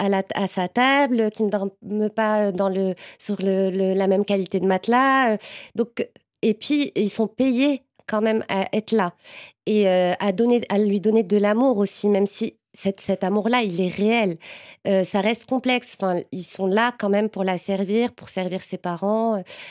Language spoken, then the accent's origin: French; Morocco; now in France; Mais en fait, non seulement je suis marocaine, mais je le suis peut-être, j'aime peut-être plus mon pays que certains qui sont restés